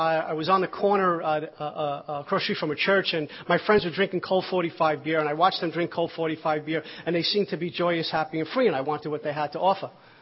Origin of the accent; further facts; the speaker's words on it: Brooklyn, New York, United States; I grew up in Brooklyn, New York, like you didn't know by the way I speak.